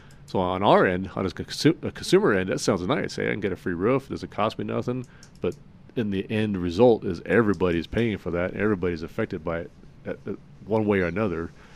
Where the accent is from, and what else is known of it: Phoenix, Arizona, United States; now in Colorado, United States